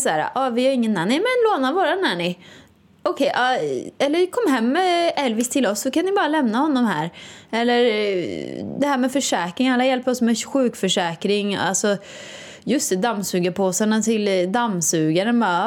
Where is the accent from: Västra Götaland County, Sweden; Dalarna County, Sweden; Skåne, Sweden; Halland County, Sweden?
Västra Götaland County, Sweden; Åmål; här är det ju mer som Åmål då, där jag kommer ifrån.